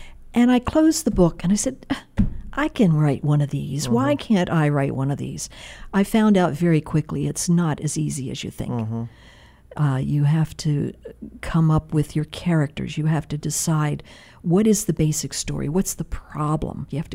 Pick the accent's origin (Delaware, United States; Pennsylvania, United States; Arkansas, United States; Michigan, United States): Delaware, United States; When I was growing up in Delaware, my mother, my sister, and I used to ride our ponies to the bookmobile